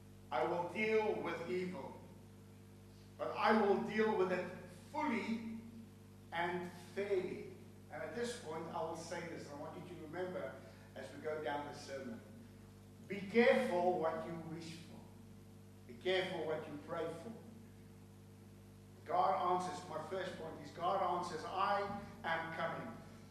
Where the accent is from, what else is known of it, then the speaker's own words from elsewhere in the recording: South Africa; I'm from South Africa originally, and I see the corruption in that nation.